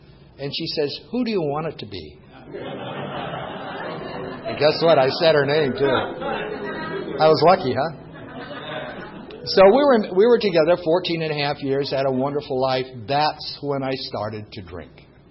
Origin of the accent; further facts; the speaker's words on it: Nashville, Tennessee, United States; I was born in Nashville City to a family of my mom and dad and an older sister. And went to school in Nashville City, graduated from Sweetwater High School in 1955